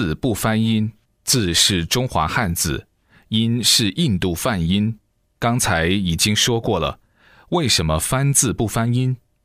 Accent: Sichuan, China; 后几年住在我的家乡，在雾中山建立的庙宇

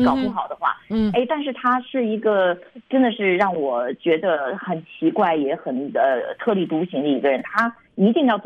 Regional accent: United States; 就只能让我们美国人更加的担心

